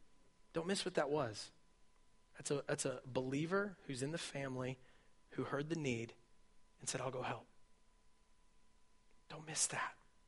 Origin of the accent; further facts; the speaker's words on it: Wichita, Kansas, United States; Sorry, I was born and raised in West Wichita. This living on the east side of thing, it's trippy.